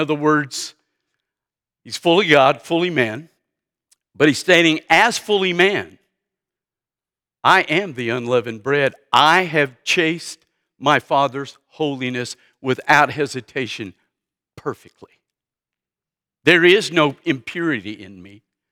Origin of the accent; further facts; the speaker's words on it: the South, United States; I grew up in the South.